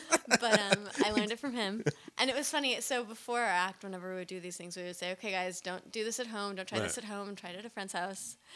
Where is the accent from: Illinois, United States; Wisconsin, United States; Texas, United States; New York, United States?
Texas, United States; Denton; So we were doing a show in my hometown, Denton, Texas